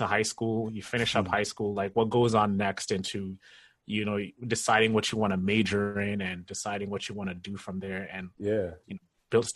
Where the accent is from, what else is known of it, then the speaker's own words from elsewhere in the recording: Kenya; You know, we immigrated from Kenya, and my dad is like highly educated.